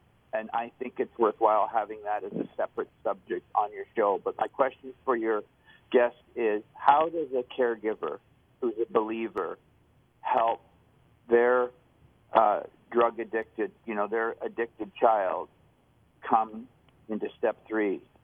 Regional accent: Canada; because I'm Canadian

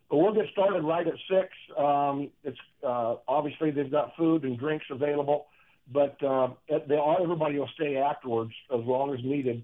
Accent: Columbus Junction, Iowa, United States; And we had a hurdle clinic a few weeks ago in my hometown of Columbus Junction.

